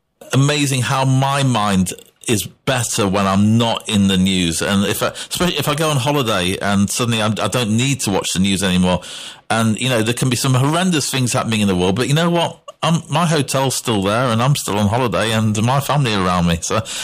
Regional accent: United Kingdom; As British people, we kind of knew what was going on in England.

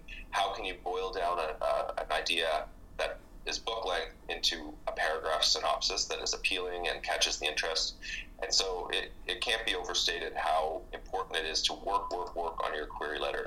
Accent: Nova Scotia, Canada; Well, I'm actually from Nova Scotia, which is very close to Maine.

